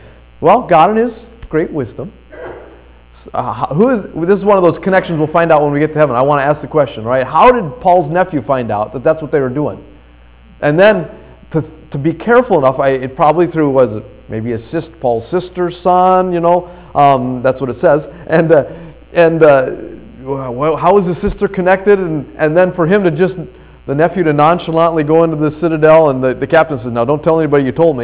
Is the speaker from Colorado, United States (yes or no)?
yes; Colorado, United States; I'm from Colorado, that would be cool.